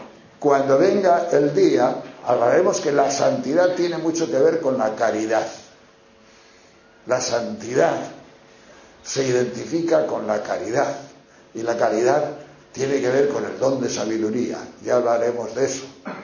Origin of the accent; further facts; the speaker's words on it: Castile and León, Spain; Yo detecté una vez en un pastor de mi pueblo, de esos pastores que bajan de León a Extremadura guardando los ganados